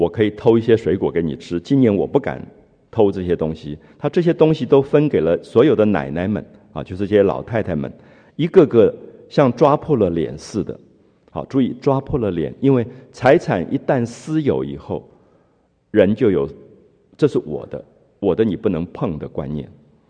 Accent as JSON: {"language": "Chinese", "country": "Taiwan", "tie": "born or raised there", "said": "比如说我记得我的童年在台湾，有些社区，比如说我最早记得的那个社区，不是每一家都有自来水"}